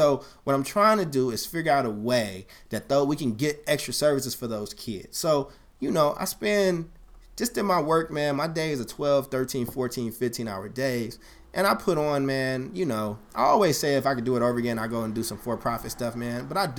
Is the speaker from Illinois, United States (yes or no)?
yes; Chicago, Illinois, United States; also born or lived in Kentucky; So again, I grew up in Chicago. I was born in at Westlake Hospital in Chicago. I was born in the woods, not the park. So I lived in Maywood and Bellwood and all that stuff.